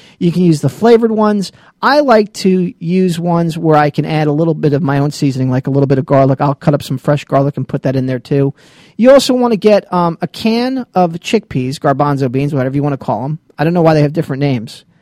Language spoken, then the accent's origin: English; Georgia, United States; But we're from Georgia, so we're partial